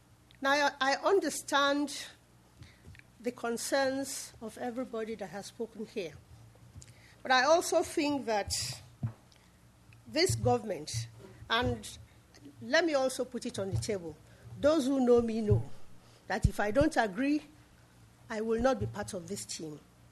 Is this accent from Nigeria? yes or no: yes; Oji, Niger Delta, Nigeria; I'm an Ijaw woman from the Niger Delta. I am from Oji.